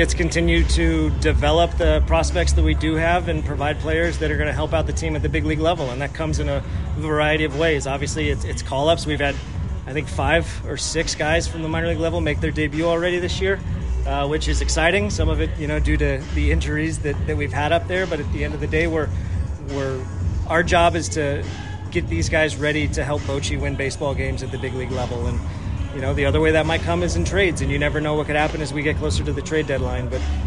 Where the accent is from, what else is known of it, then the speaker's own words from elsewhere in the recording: Phoenix, Arizona, United States; when I was 16 years old in high school, I grew up in Phoenix, and I was a Diamondbacks fan